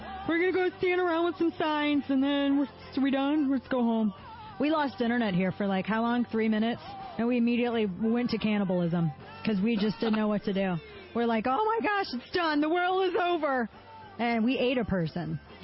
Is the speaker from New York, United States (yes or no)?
no; St. Louis, Missouri, United States; now in Dallas, United States; But St. Louis is my hometown. Missouri is my home state, born and raised. All my family's there.